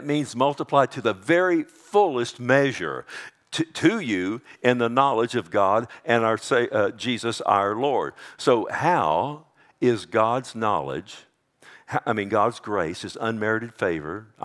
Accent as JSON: {"language": "English", "region": "Texas", "country": "United States", "said": "I'm putting my Texas slang on it. Is that okay? I'm a Texan."}